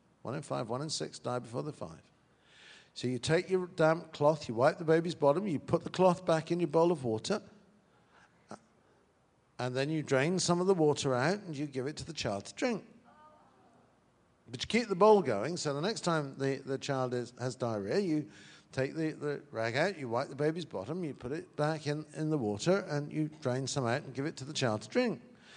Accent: United Kingdom; Now, I'm British, I appreciate that.

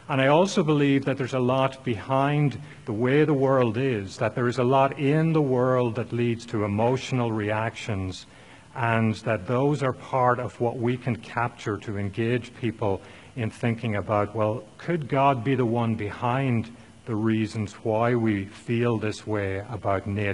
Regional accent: Ireland; moved away as an adult; now in United States; I am Irish originally, and came to the U.S. about 30 years ago or so to study at Ohio State. I did my PhD there. And along the way, became a Christian through getting involved in Xenos.

